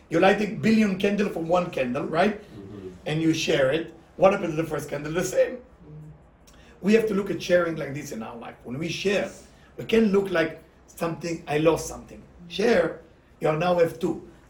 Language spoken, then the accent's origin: English; Bnei Brak, Tel Aviv District, Israel; Then from Jerusalem, moved to where I grew up in Bnei Brak, to another city.